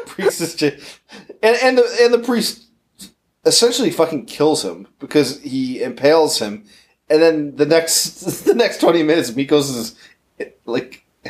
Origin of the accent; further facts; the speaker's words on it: United States; Which, as an American, I have never given a shit.